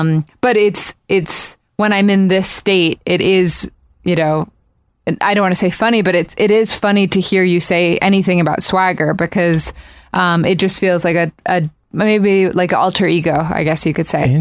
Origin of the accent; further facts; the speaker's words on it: Japan; So I grew up in Japan, and it was the thing to do was to go to karaoke bars